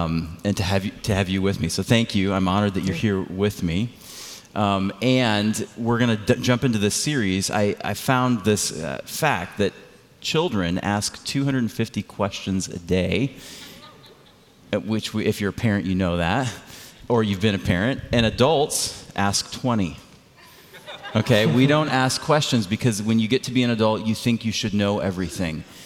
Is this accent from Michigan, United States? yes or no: yes; Michigan, United States; And he's from Michigan, and I'm from Michigan.